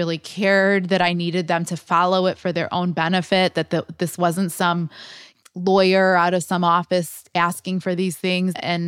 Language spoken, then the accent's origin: English; Chicago, Illinois, United States; Like, Chicago is my hometown, and I can't imagine a better place than to be at Wrigley Field, an iconic part of our city